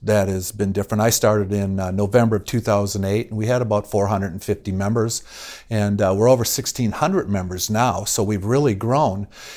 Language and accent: English; Minnesota, United States; born there; Yeah, I was born in Minnesota, spent most of my life here.